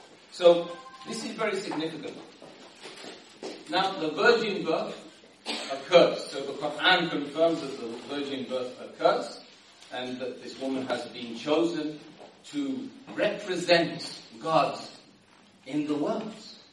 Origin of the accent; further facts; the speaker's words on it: Ireland; Being Irish, I don't know why he's like this. Give me an Irish name, I'll remember it. Donegal, no problem.